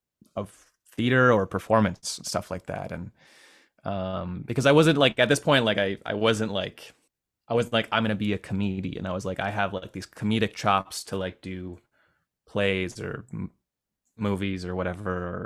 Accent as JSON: {"language": "English", "town": "Edmonton", "region": "Alberta", "country": "Canada"}